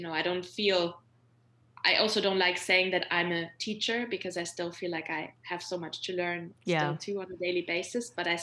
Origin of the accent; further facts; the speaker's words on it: Cologne, North Rhine-Westphalia, Germany; also born or lived in Spain; So I am from Cologne. I'm from here. But after I finished high school, or actually during high school, I lived in Spain for a year